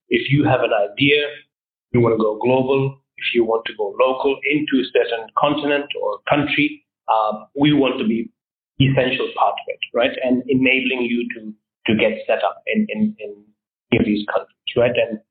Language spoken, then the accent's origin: English; Canary Islands, Spain; first language Spanish; English is a second language; I was born and brought up in Spain, so obviously I do speak Spanish. Spanish is my native language